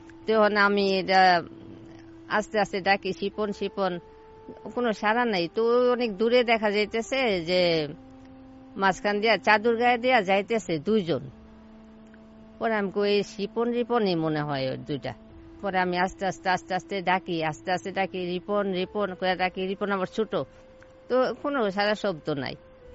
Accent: Dhaka, Dhaka Division, Bangladesh; আমি তো ঢাকার মেয়ে, তো আমার বিয়ে হয়েছে ফরিদপুরে।

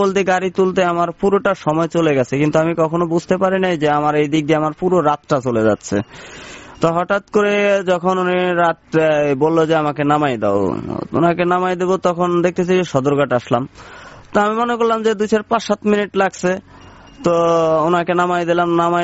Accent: Chittagong Division, Bangladesh; আমি বললাম আমার গ্রামের বাড়ি আবার নোয়াখালী। তখন আমি বললাম যে আমার গ্রামের বাড়ি নোয়াখালীতে

